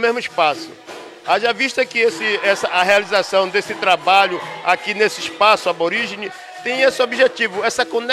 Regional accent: Candeias, Bahia, Brazil; also born or lived in Caboto; Eu sou oriundo de Candeias, que é um município vizinho a Salvador, na grande metrópole, mas eu nasci mesmo no Recôncavo Baiano, numa vila de pescadores chamada Caboto. E essa é minha terra, a terra que eu quero voltar para lá.

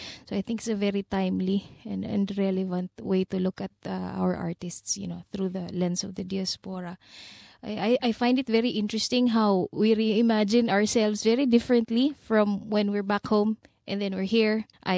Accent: Philippines; I am Filipino because that's who I am.

